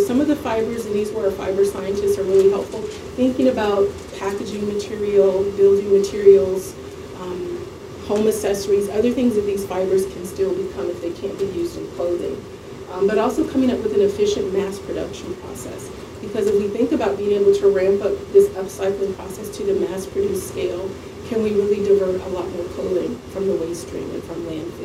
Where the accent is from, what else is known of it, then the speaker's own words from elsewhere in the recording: Ohio, United States; and I'm from Ohio, and he has an Ohio University t-shirt.